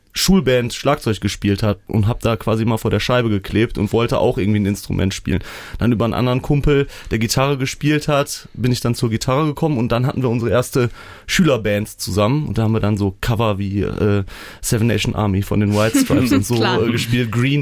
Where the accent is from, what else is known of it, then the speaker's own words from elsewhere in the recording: Rhineland, Germany; wir kommen ja aus dem Rheinland und ich habe Karneval gefeiert.